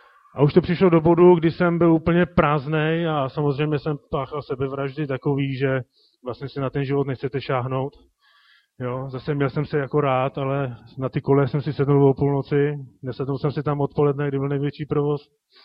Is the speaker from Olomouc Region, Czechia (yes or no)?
no; Teplice, Ústí nad Labem Region, Czechia; já pocházím z Teplic ze severu, jak je Teplice, Dubí a tady to území.